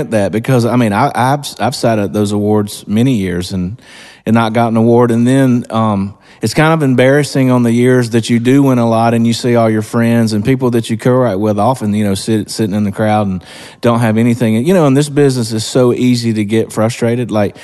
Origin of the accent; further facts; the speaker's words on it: Georgia, United States; I'm from Georgia, and I was lucky that, you know, I didn't have parents or uncles or aunts that only listened to one style of music.